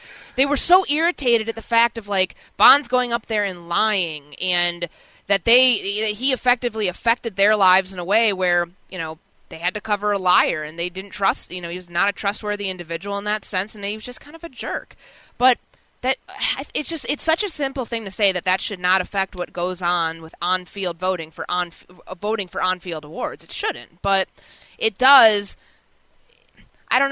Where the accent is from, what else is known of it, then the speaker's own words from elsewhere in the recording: Chicago, Illinois, United States; I grew up in Chicago. I grew up reading him.